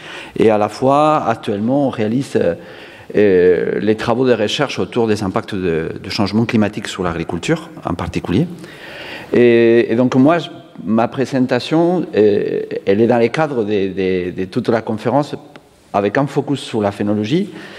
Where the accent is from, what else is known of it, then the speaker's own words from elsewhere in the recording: Spain; Moi, je suis espagnol à la base